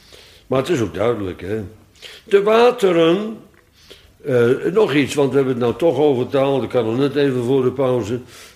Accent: Bodegraven, South Holland, Netherlands; Wat mij altijd gefascineerd heeft in Bodegraven, waar ik opgroeide

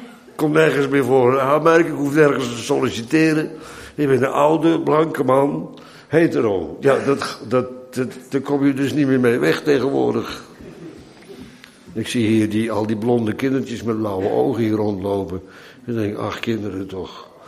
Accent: Netherlands; Maar ik ben een Nederlander, autochtoon. En ze vragen niet of ik me wil thuis voelen in Nederland.

